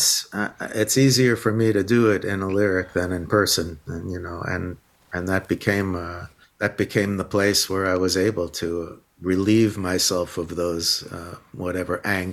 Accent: New York City, New York, United States; born there; also born or lived in Boston; even though I was born in New York City, we were all intimidated by trying to make it with a band there. So we went up to the more colloquial Boston, and I landed there for about 11 years.

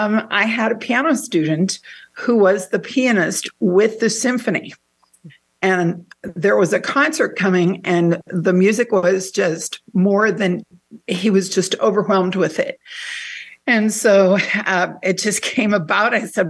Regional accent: Hammond, Indiana, United States; now in DeMotte, United States; I am a lifelong Northwest Indiana resident. I'm originally from Hammond, and now I live in DeMott.

